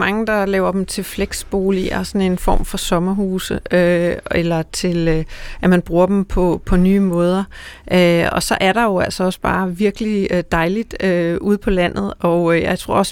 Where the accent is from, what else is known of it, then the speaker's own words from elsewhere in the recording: Tureby, Zealand, Denmark; Der, hvor jeg kommer fra, Turby, syd for Køge, der kan man komme til på 28 minutter nu.